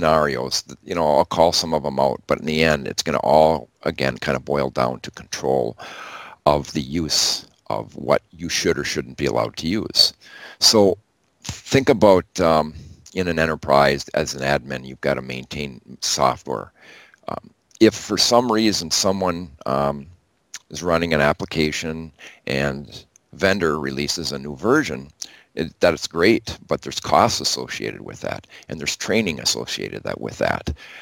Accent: Wisconsin, United States; But I'm from Wisconsin, so I know what you're talking about.

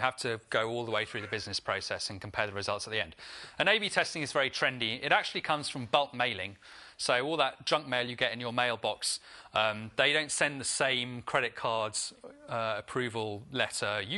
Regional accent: South West England, United Kingdom; I come from the West Country in England, where we actually speak like that.

